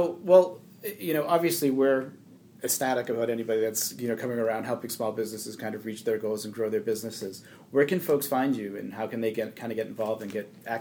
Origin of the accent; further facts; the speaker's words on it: Methuen, Massachusetts, United States; I'm from Methuen, Mass